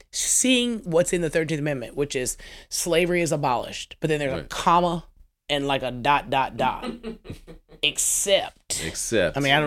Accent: Texas, United States; but also growing up in Texas, right, where Juneteenth was not a celebrated federal holiday.

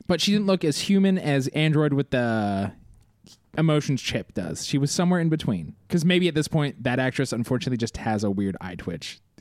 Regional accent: California, United States; I'm from Cali, bro.

